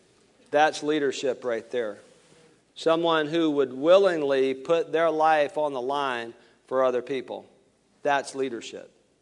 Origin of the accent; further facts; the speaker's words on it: Alabama, United States; You know, I'm from Alabama, right?